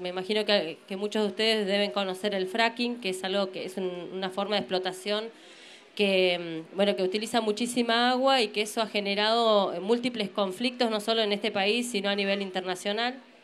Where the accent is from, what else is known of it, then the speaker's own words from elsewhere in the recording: Neuquén, Argentina; Nosotros venimos de Neuquén, somos parte del pueblo mapuche, venimos con otra comunidad vecina de la zona nuestra